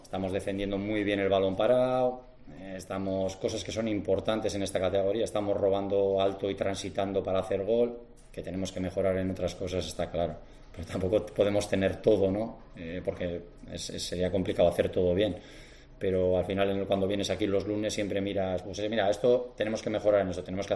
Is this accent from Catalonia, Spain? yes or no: no; Basque Country, Spain; yo os quiero mucho a todos los andaluces, pero yo soy vasco